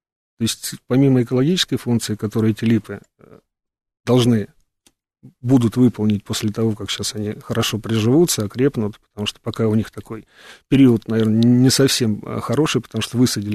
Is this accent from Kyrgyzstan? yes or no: no; Moscow, Russia; Я в детстве просто сам москвич, вот в 70-е годы очень любил погулять по центру